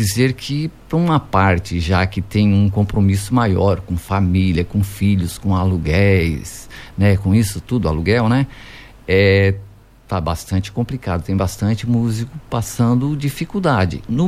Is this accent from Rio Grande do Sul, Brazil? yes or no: no; Lauro Müller, Santa Catarina, Brazil; nas épocas anteriormente, né, da nossa juventude em Lauro Miller, né, poucas opções